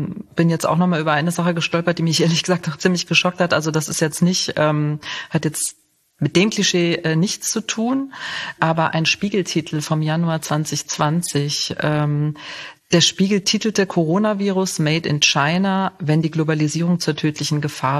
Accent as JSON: {"language": "German", "region": "Saarland", "country": "Germany", "also_born_or_lived": "Cologne / Munich", "lives_now": "Göttingen, Germany", "said": "ich stamme aus dem Saarland und meine Stationen bisher waren unter anderem Köln und München. Jetzt seit auch schon einigen Jahren Göttingen."}